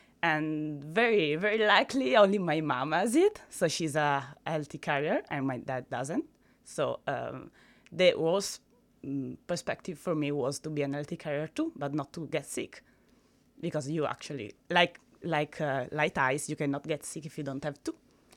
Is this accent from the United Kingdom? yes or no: no; Italy; I'm from Italy, and in Italy there is a condition called Mediterranean anemia